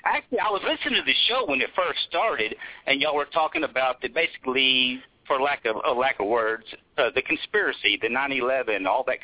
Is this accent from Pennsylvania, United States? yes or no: no; Texas, United States; accent: Texan; Oh, I'm from Texas. You can tell by my accent.